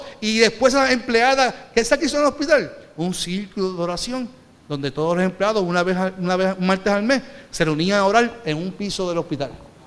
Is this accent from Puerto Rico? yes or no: yes; Carolina, Puerto Rico; Yo decía, es que recuerda que yo soy de Carolina.